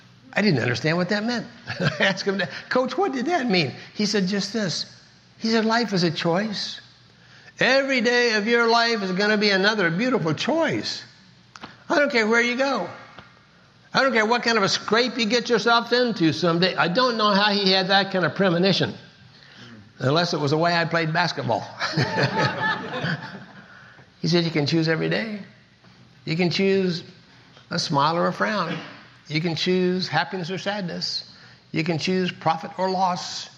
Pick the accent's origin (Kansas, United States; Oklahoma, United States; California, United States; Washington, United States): Kansas, United States; Never been out of the four states of Kansas, Nebraska, Iowa, Missouri. I was a hayseed from Kansas.